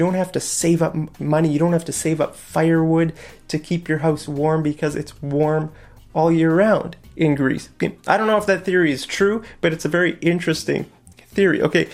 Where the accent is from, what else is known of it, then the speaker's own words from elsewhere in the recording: Canada; For example, this is Canada. I'm from Canada, right?